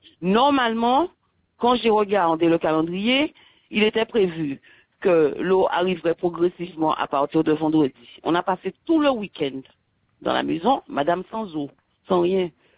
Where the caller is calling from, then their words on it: Guadeloupe; Je suis arrivée chez moi en Guadeloupe depuis lundi dernier, le 27 juillet.